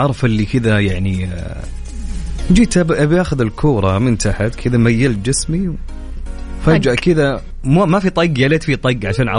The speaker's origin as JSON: {"language": "Arabic", "country": "Saudi Arabia", "said": "أنا سعودي."}